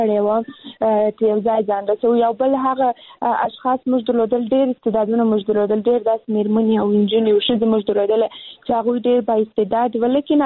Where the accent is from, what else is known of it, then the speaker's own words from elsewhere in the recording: Kandahar, Afghanistan; زه هم د کندهار ولایت څخه یم،